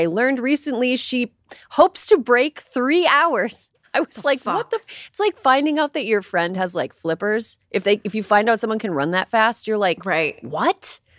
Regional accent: Wisconsin, United States; The good news on Tuesday, Wisconsin, my home state, the Badger mm-hmm. state, did something pretty amazing.

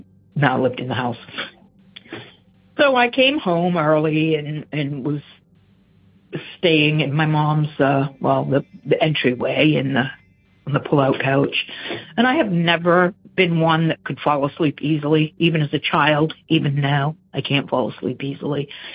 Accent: Maine, United States; We were in Connecticut, and we had decided to move back to where I grew up in Maine.

